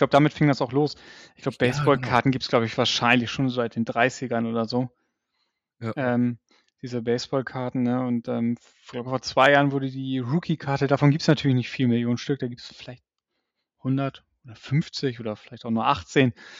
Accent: Northern Germany, Germany; Also wir kommen ja auch bekanntlich aus Norddeutschland

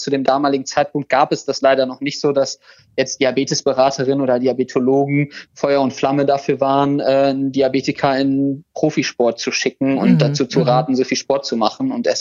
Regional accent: Krefeld, North Rhine-Westphalia, Germany; Also wir hatten in Krefeld, wo ich herkomme, Freunde

